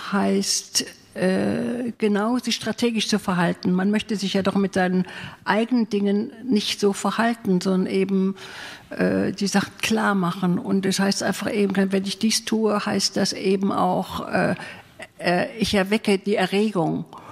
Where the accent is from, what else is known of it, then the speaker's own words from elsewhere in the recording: Trier, Rhineland-Palatinate, Germany; wie kann ich ein Panorama aus meiner Heimatstadt Trier schreiben